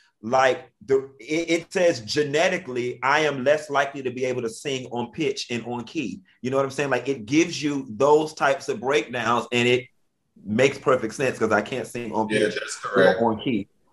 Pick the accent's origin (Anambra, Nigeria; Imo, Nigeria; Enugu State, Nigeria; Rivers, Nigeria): Imo, Nigeria; I'm from the Imo region of Nigeria. I'm 13% Guyanian, Liberian, and Sierra Leonean, and 6% Senegambian and Guinean